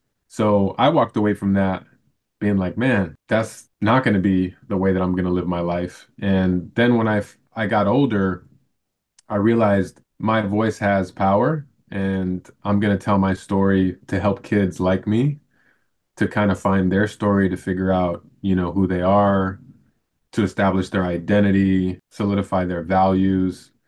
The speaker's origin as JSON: {"language": "English", "town": "Chicago", "region": "Illinois", "country": "United States", "tie": "born or raised there", "said": "Yeah. So I'm originally from Humboldt Park, Chicago. And for those of us that don't know what Humboldt Park is like, it's not the best area in the world, at least when I was growing up."}